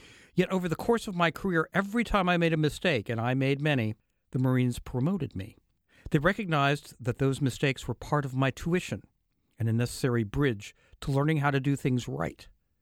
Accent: Washington, United States; I was enjoying Thanksgiving break in my hometown on the Columbia River in Washington State

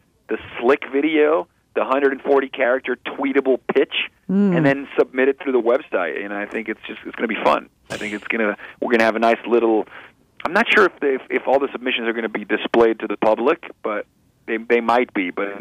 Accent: Venezuela; I mean, I grew up in Venezuela.

